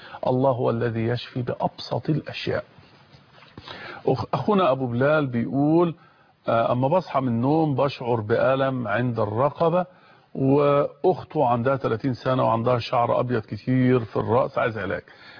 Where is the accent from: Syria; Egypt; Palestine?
Egypt; في حاجة عندنا في مصر يمكن دي موجودة في محافظة أسوان اسمه بلح السكر